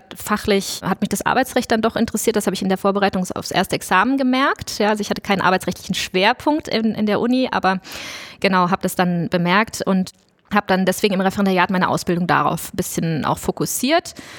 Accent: Rhineland-Palatinate, Germany; Ich komme nicht aus der Gegend, ich komme aus der Pfalz ursprünglich tatsächlich

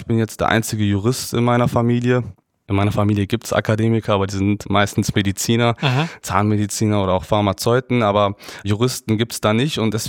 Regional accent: Aachen, North Rhine-Westphalia, Germany; born there; Also ich bin in Aachen geboren, bin aber tatsächlich in Belgien zur Schule gegangen. Aachen liegt ja an der Grenze

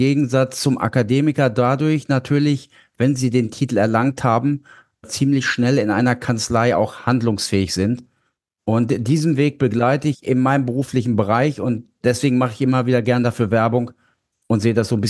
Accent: Lower Saxony, Germany; In Niedersachsen, wo ich herkomme, ist das immer noch ein nennt sich Diplom-Finanzwirt.

